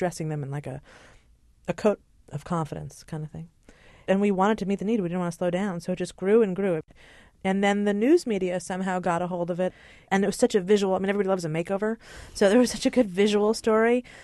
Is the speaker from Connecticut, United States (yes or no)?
yes; Hartford, Connecticut, United States; I'm not a New York kid or socialite. I'm from Hartford, Connecticut. I don't have family here.